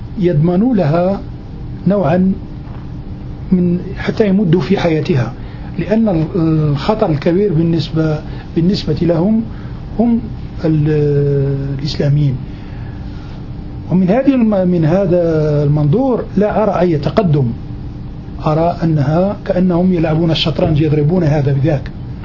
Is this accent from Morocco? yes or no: yes; Morocco; أنا مغربي وأعرف المغرب أكثر منه.